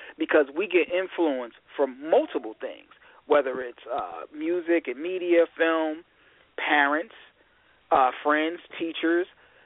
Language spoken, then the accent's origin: English; Michigan, United States; I'm your host from Michigan